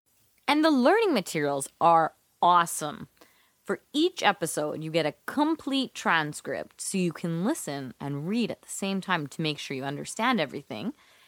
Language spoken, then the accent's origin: English; Fort St. John, British Columbia, Canada; Because I was born in Fort St. John, which is in northern British Columbia. And when I say northern, I mean northern. Like, it is 15 hours north of Vancouver. And I lived there until I was 13.